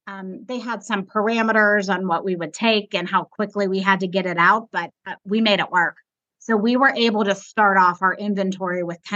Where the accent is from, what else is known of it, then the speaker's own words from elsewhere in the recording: Pittsburgh, Pennsylvania, United States; now in Myrtle Beach, United States; husband we'd moved to Myrtle Beach in 2010. We were kind of at loose ends. We both left professional jobs. We're both from Pittsburgh.